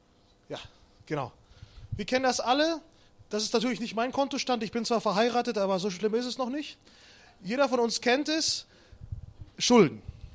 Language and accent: German; Kazakhstan; Ich komme ja ursprünglich aus Kasachstan